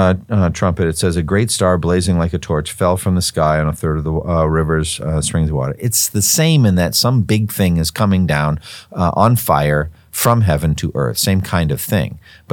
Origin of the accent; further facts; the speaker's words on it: Massachusetts, United States; I come from Massachusetts, same thing there, Cape Cod, Maine, lobsters, all that.